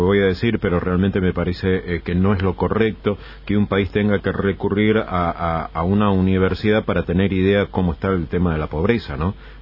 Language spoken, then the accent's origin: Spanish; Argentina; es feo como argentino